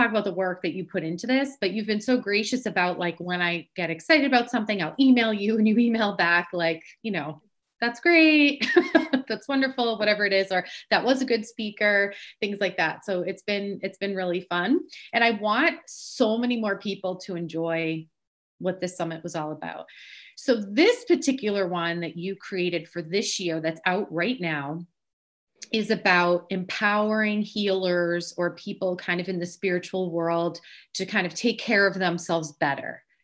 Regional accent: Billerica, Massachusetts, United States; So I'm from Massachusetts. I'm from Billerica.

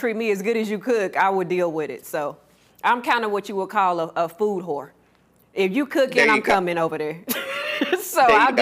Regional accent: Texas, United States; See, it's because I'm from Texas, thought it was on

